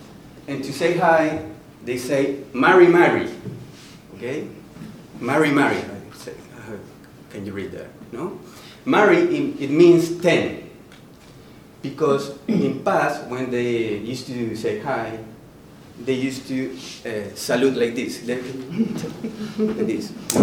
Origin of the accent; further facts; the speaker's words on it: Chile; English is a second language; I'm coming from Chile. Yeah, we're going to show you some. Well, first, I'm sorry for my English. It's not my first language.